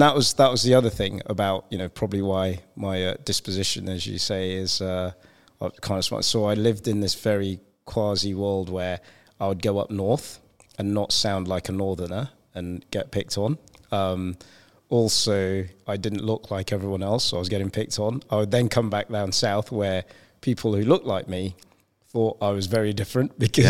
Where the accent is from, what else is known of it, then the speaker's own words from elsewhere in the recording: Cameroon; born there; I was born in Cameroon, West Africa.